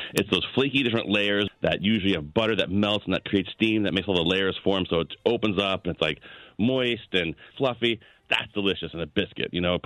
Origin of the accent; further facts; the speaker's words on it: Virginia, United States; I grew up in Virginia, and my dad used to make drop biscuits all the time